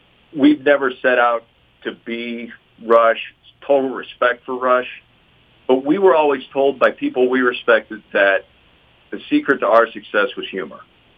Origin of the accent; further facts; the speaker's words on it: Midwest, United States; Growing up in the Midwest, I always identified as a California kid and really had always wanted to move to California.